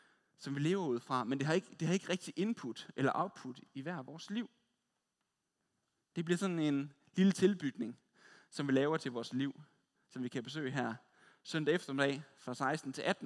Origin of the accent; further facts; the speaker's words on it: West Jutland, Denmark; Jeg kommer fra Vestjylland